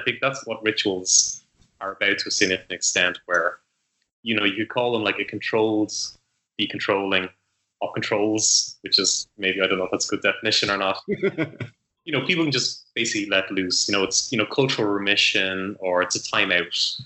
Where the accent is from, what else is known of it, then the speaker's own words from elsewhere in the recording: Ireland; I'm from Ireland